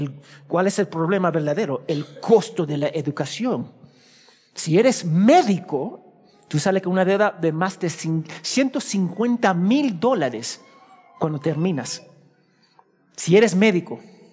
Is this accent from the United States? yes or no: yes; United States; Yo soy de los Estados Unidos, estudié en los Estados Unidos.